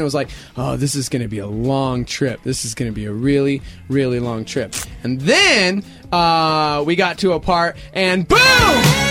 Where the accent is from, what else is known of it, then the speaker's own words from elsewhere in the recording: Texas, United States; I grew up in Texas.